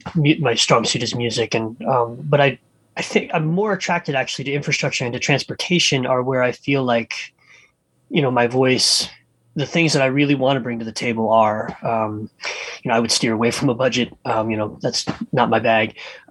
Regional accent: Seattle, Washington, United States; I'm born and raised in Seattle, been around this neck of the woods.

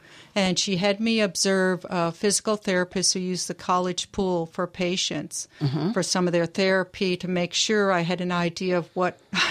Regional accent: New Hampshire, United States; also born or lived in Massachusetts; now in Port Townsend, United States; No, I was raised in New England. In New Hampshire for most of my life. I was born in Massachusetts

